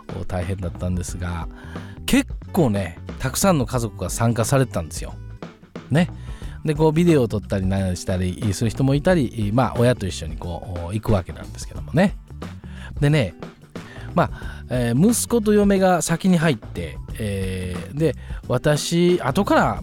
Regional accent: Kansai, Japan; 私ね関西からね、出身関西なんで

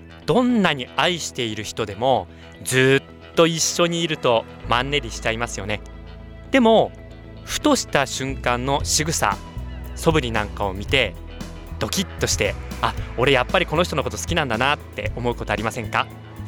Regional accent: Nagasaki, Japan; 私の出身地長崎県長崎市、

